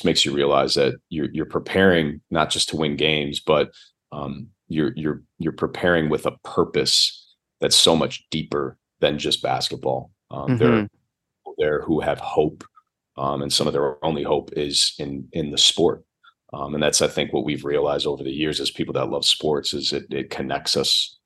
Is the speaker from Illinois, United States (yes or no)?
yes; Chicago, Illinois, United States; accent: Chicago; I guess to them, I have a very you know, American, specifically like a Chicago accent where I was born and raised originally.